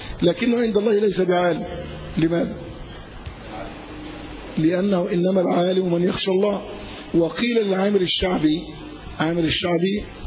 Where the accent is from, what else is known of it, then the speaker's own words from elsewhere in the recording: Egypt; لكن عندنا في مصر